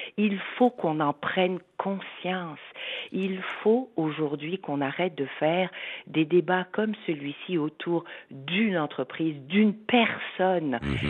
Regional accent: Quebec, Canada; je suis québécois, je suis fière de l'être, je suis fière de vivre ici

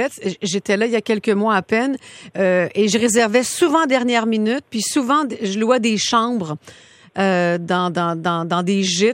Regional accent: Quebec, Canada; je vais revenir chez nous au Québec

